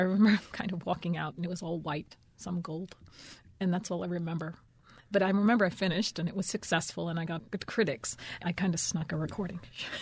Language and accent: English; New York City, New York, United States; I'm a New Yorker, I'm American, I'm Puerto Rican